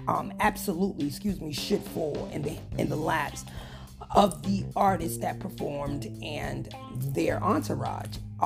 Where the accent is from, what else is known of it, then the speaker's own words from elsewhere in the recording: New York, United States; Now, I'm from New York.